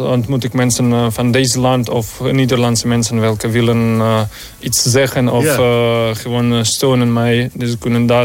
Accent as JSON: {"language": "Dutch", "country": "Ukraine", "second_language": "Dutch", "moved": "as an adult", "lives_now": "Netherlands", "said": "Ja, ik kom uit Oekraïne."}